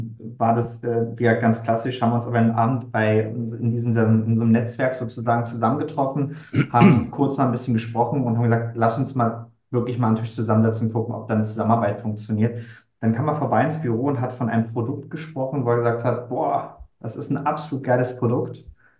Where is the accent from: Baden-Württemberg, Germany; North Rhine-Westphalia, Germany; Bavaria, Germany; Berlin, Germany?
Berlin, Germany; born there; Bin 33 Jahre alt, liebe das Reisen und bin gebürtiger Berliner und stolz drauf.